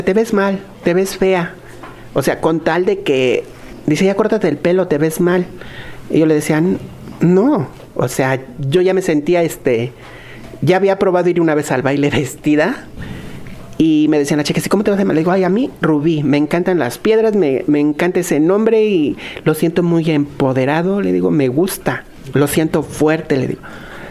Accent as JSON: {"language": "Spanish", "country": "Mexico", "moved": "yes", "said": "acá en mi país, yo siempre les dije, México"}